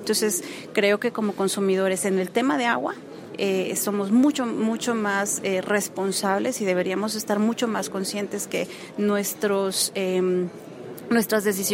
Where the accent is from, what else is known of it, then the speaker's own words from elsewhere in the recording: Mexico; yo soy mexicana